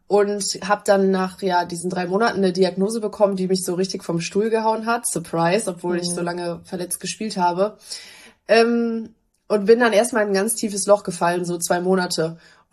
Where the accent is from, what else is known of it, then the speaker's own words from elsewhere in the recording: Lingen, Lower Saxony, Germany; Nee, ich komme wirklich von da. Also ich bin tatsächlich in Lingen geboren. Meine Mama kommt aus Lingen und mein Papa kommt aus Meppen.